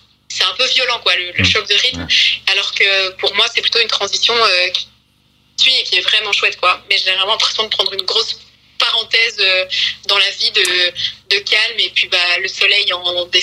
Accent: Brussels, Brussels-Capital Region, Belgium; je viens de Bruxelles, moi je suis une citadine.

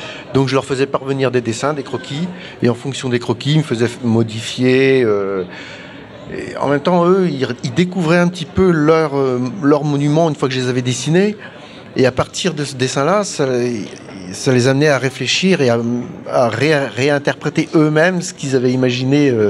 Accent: Normandy, France; Oui, on est de Rouen pour Eric, et puis moi, à côté de Rouen aussi.

